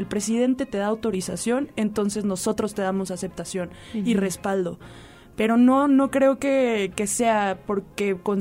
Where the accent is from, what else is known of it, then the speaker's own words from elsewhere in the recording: Mexico; como buenos mexicanos que somos, nos encanta aprovechar estos espacios para hacer vendimia